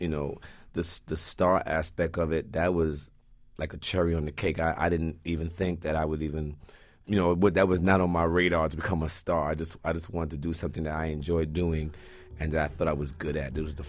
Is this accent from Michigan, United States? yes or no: no; New York City, New York, United States; what I was allowed to see and be around growing up in Vanderveer